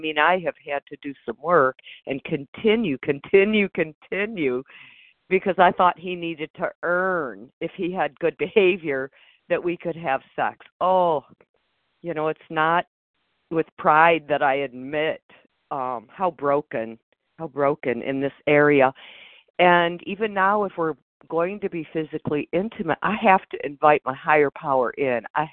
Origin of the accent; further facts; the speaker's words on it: Michigan, United States; I'm currently in Florida. I'm from Michigan.